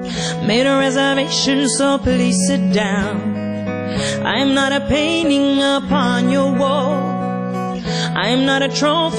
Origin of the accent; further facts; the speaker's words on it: Moscow, Russia; also born or lived in Australia; now in Miami, United States; Yeah, and those are vastly different places. You know, Russia is, I mean, Moscow